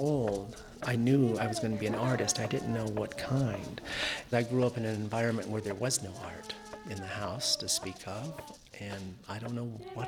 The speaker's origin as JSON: {"language": "English", "region": "California", "country": "United States", "lives_now": "Santa Fe, United States", "said": "I'm living here in Santa Fe, New Mexico, originally from California, and I am Maidu Indian from North Central California."}